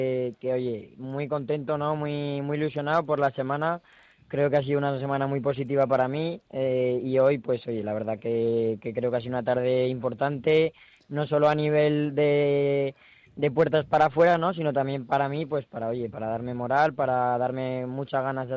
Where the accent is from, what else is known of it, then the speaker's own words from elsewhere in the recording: Biota, Aragon, Spain; Biota, mi pueblo es Biota.